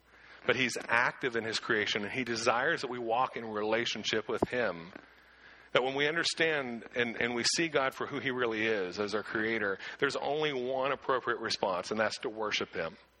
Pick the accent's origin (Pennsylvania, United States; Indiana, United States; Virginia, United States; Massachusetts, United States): Pennsylvania, United States; Clearfield; Growing up in Clearfield, it's kind of like Warren, we were out in the woods hunting. Whitetail was important for any young man in Clearfield, just as a young man in Warren.